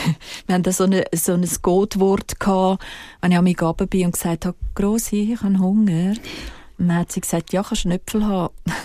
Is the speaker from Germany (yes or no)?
no; Glarus, Switzerland; Und in unserem Dorf, im Glarnerland, wo ich aufgewachsen bin